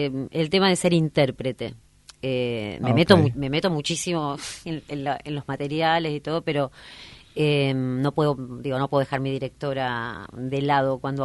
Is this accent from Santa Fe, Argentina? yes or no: yes; Rosario, Santa Fe, Argentina; now in Buenos Aires, Argentina; Yo soy de Rosario. Y no hace tanto que vivo en Buenos Aires, hace 12 Ajá. años que vivo en Buenos Aires.